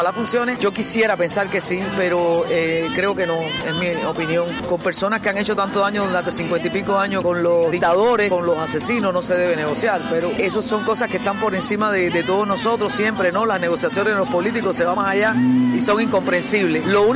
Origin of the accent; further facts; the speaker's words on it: Cuba; yo tengo que pedir permiso para entrar en mi país